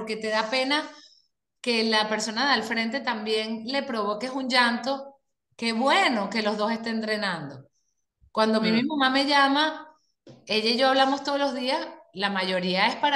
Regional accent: Venezuela; soy venezolano

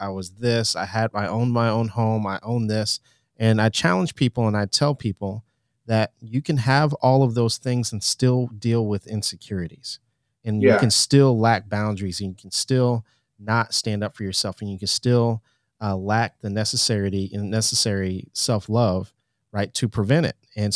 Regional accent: Canton, Ohio, United States; born there; I'm actually from Canton. So a lot of people don't know that. I was born in Canton.

